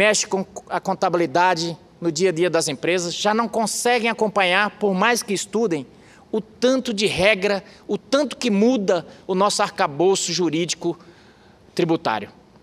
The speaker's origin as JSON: {"language": "Portuguese", "region": "Mato Grosso", "country": "Brazil", "said": "venho do estado do Mato Grosso, onde a nossa economia é lastreada na produção, na agricultura."}